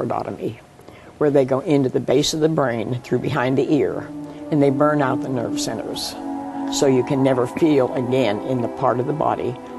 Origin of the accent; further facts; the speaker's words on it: Pennsylvania, United States; Because I came from Pennsylvania.